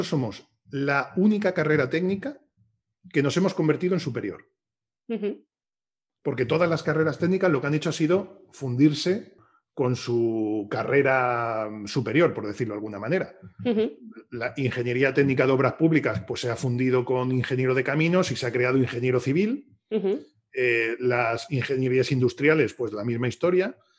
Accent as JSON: {"language": "Spanish", "town": "Torrevieja", "region": "Valencian Community", "country": "Spain", "lives_now": "Valencia, Spain", "said": "Yo estudié en Alicante. Pues yo soy de Torrevieja, de Alicante, aunque vivo aquí en Valencia porque mi mujer es de aquí."}